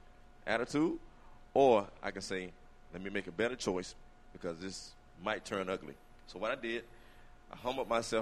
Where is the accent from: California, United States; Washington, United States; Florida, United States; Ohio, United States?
Florida, United States; Miami; in an encounter with police growing up in Miami.